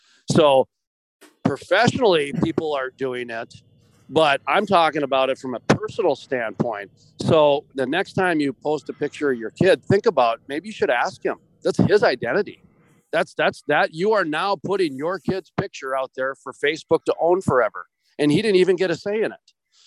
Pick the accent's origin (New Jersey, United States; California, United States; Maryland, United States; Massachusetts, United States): New Jersey, United States; Hey man, it's okay. I'm from New Jersey.